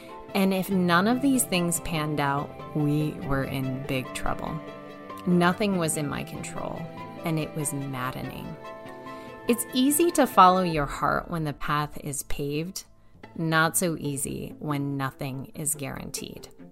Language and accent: English; Chicago, Illinois, United States; also born or lived in Massachusetts; sacrificed everything, emotionally and financially, to move my family from Massachusetts back to my hometown of Chicago and pursue my dreams.